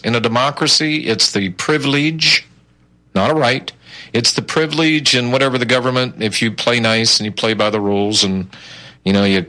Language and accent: English; Michigan, United States; now in Texas, United States; Now, I've been down here in Texas for 20-plus years. I came from Michigan.